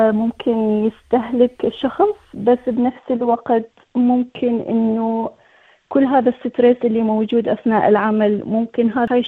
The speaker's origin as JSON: {"language": "Arabic", "country": "Iraq", "moved": "as an adult", "lives_now": "Australia", "said": "طلعنا من العراق وإجينا هنا لأستراليا حتى نبدي مرة ثانية من الصفر"}